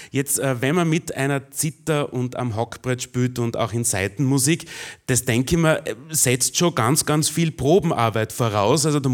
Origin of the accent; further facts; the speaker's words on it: Styria, Austria; das ja bei uns in der Steiermark, muss ich sagen, nicht allzu verbreitet ist